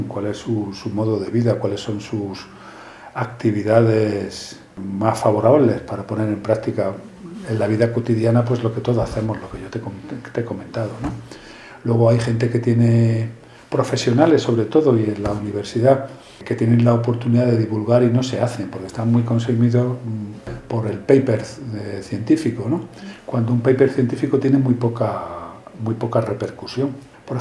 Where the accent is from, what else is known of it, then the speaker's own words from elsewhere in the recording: Spain; Yo esas las veía de niño en España